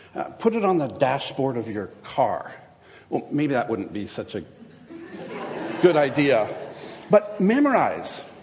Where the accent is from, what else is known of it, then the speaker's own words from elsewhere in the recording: Timmins, Ontario, Canada; I was driving my car on an icy road in my hometown of Timmins on Christmas Eve.